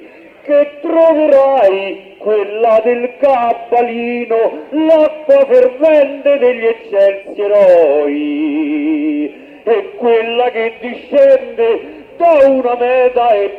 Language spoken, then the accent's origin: Italian; Arezzo, Tuscany, Italy; Porto i saluti della mia Toscana, e poi precisamente son di Arezzo.